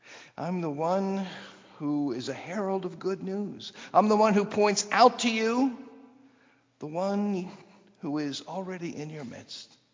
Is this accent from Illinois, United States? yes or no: yes; Chicago, Illinois, United States; I'm a U.S. citizen. I'm a Chicagoan.